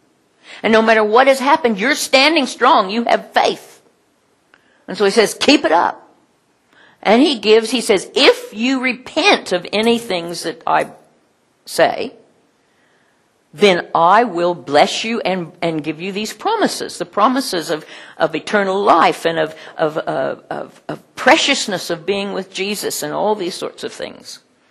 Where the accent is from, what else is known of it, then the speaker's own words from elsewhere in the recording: United States; You know that I grew up in the United States in the 50s.